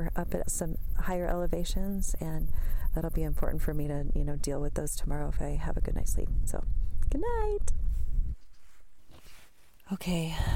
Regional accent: Texas, United States; I don't know. I'm from Texas. So I guess everyone calls it Joburg.

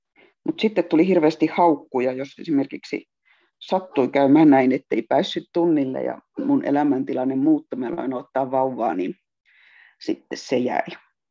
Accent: Rovaniemi, Lapland, Finland; Rovaniemeltä kotoisin, niin jotenkin se niin kuin pohjoinen kiinnosti.

